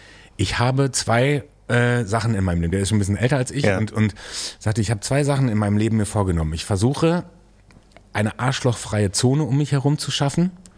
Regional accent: Soest, North Rhine-Westphalia, Germany; Ich komme ja aus Soest. Aus Soest, aus einer kleinen Stadt in Westfalen.

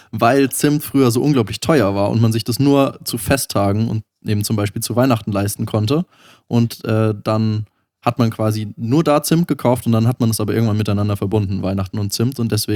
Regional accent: Eichenberg, Germany; Und zwar komme ich ja aus Eichenberg, aus dem wunderschönen Eichenberg.

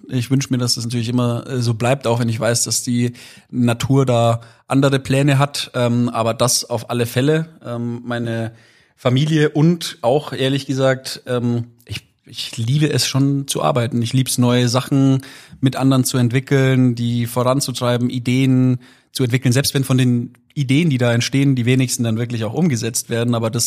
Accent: Wertingen, Bavaria, Germany; In Wertingen war ich auf der Schule. Also erst in Wertingen, das ist eigentlich mein Heimatort.

